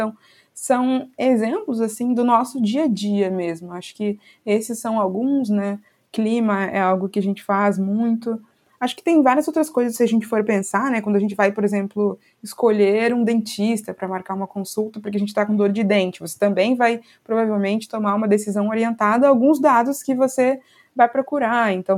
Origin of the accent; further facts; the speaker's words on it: Rio Grande do Sul, Brazil; now in Rio de Janeiro, Brazil; eu sou gaúcha, né, mas moro no Rio de Janeiro